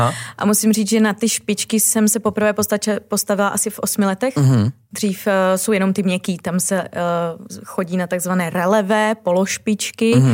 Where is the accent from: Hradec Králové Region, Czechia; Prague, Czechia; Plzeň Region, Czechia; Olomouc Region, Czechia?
Prague, Czechia; Tak já jsem křtěná Vltavou, já jsem Pražačka nebo Pražan a celý život jsem vlastně prožila v Praze